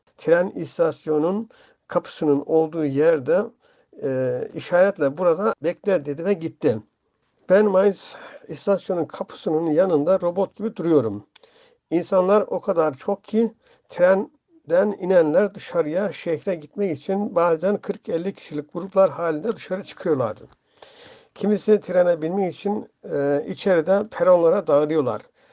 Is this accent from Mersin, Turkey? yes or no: no; Manaz, Uşak, Turkey; ...1955 Uşak Manaz doğumluyum. İlkokulu Şabanköy'de okudum. Ortaokulu Manaz'da okudum.